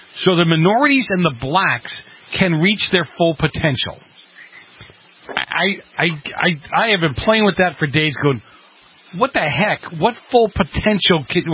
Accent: Massachusetts, United States; I grew up in Massachusetts, you know, and I look at New Hampshire.

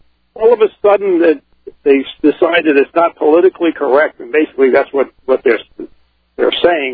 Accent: New York, United States; When, you know, I come from New York, and they're all over the place.

